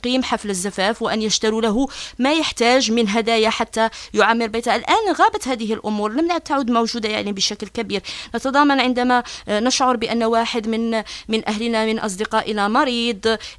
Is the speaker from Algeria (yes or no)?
yes; Algeria; المهمة أيضا في حياتنا كجزائريين وكبشر. التضامن هو وجه من وجوه المعاملة الإنسانية، وفي الجزائر لنا مرجعية دينية في هذا الأمر.